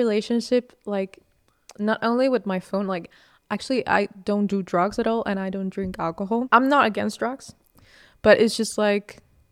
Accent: Venezuela; also born or lived in Paris; We met when I lived in Paris. We're both from Venezuela, and we met through her cousin.

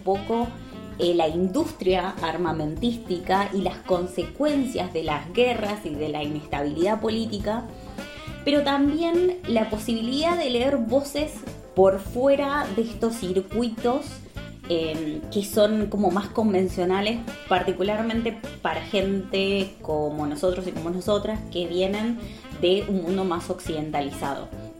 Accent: Argentina; Yo soy argentina y si bien la guerra de las Malvinas, el conflicto fronterizo con Chile, siempre han sido algo que ha quedado en la memoria del siglo XX, yo nací después de todo eso.

